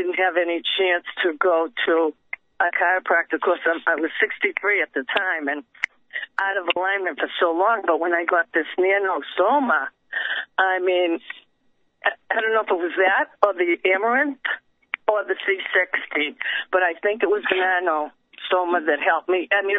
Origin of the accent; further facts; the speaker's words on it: Massachusetts, United States; The only thing I can complain about is, well, I'm from Massachusetts, and there's trees all over the place